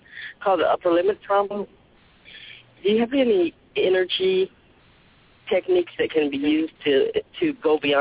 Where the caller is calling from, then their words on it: Washington, District of Columbia, United States; I'm calling from Washington, D.C.